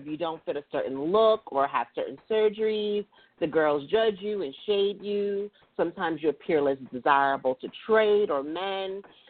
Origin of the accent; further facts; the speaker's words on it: New York, United States; you know, I'm from New York, so I know.